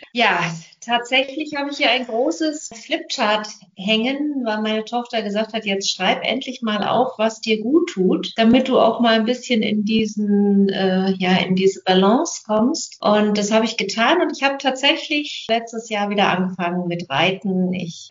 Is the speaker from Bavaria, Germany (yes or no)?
yes; Kempten, Bavaria, Germany; Ich komme aus Kempten im Allgäu